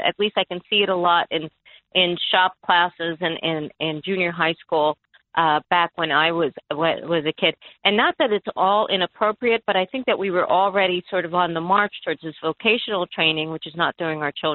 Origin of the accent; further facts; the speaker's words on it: New York City, New York, United States; I was born and raised in New York City.